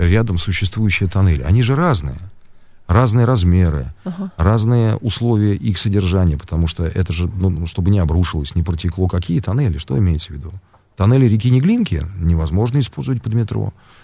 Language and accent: Russian; Moscow, Russia; Вот я детство провел в Чертаново.